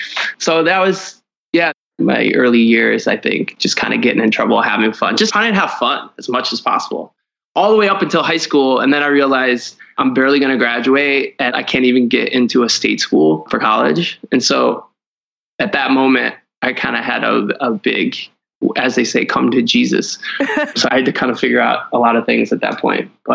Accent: Cleveland, Ohio, United States; I grew up in Cleveland, Ohio. I grew up in an all black neighborhood until I was about 12 or 13.

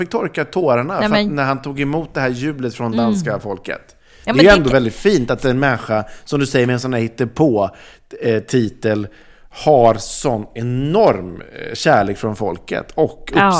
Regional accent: Sweden; Kanske inte så mycket för oss som är svenskar, det här skedde ju ändå i Danmark

